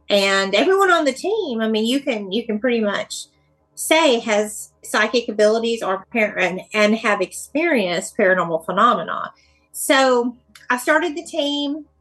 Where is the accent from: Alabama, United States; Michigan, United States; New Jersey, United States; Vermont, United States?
Alabama, United States; Birmingham; born or raised there